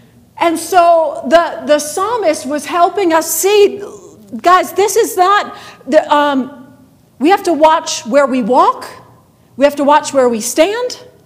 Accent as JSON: {"language": "English", "region": "New York", "country": "United States", "tie": "born or raised there", "said": "where I grew up in Western New York, we have water everywhere."}